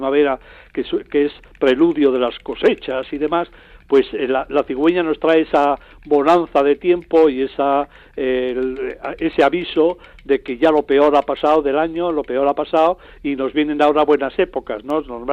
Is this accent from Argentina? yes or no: no; Vitoria, Basque Country, Spain; Yo recuerdo de chaval, en Vitoria, en todas las iglesias había cigüeñas